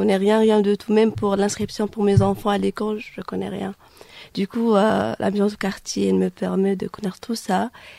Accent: Tunisia; French is a second language; De Tunisie.

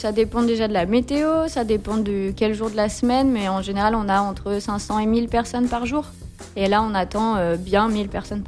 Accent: Auvergne-Rhône-Alpes, France; now in Grenoble, France; moi, à l'origine, je suis savoyarde et puis j'ai débarqué à Grenoble pour les études en communication

